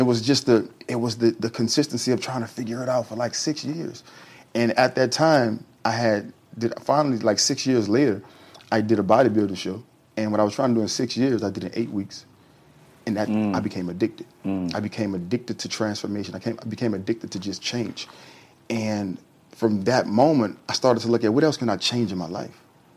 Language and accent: English; New Orleans, Louisiana, United States; growing up in New Orleans when I was young and I was in the street